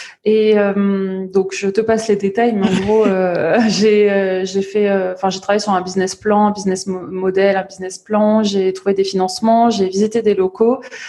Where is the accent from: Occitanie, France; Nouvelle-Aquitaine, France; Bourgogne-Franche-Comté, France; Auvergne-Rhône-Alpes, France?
Auvergne-Rhône-Alpes, France; Grenoble; also born or lived in Paris; now in Lille, France; je suis grenobloise de racine, parisienne de cœur et lilloise d'adoption, et je suis maman d'un petit garçon de 2 ans